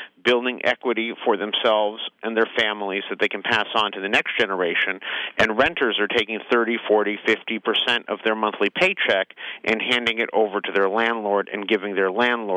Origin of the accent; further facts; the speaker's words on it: San Francisco, California, United States; Well, I grew up in San Francisco. I'm 42 years old.